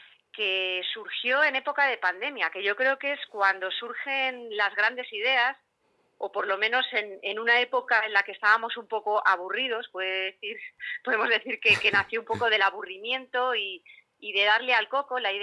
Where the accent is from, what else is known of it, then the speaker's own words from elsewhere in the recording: Valladolid, Castile and León, Spain; now in Madrid, Spain; Pues me pillas en Valladolid. Sabes que, bueno, yo vivo en Madrid, pero mi tierra es Valladolid.